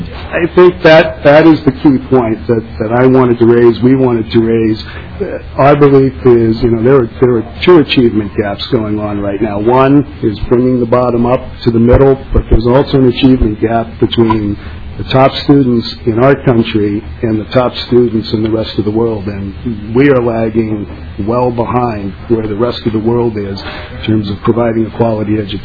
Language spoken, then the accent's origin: English; Lakeville, Minnesota, United States; I am actually from Lakeville, although with parking I could have driven to Rochester.